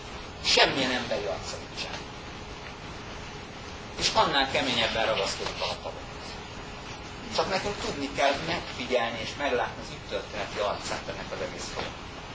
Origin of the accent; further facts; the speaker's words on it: Hungary; Idegen szóval raster háló, de mi magyarok vagyunk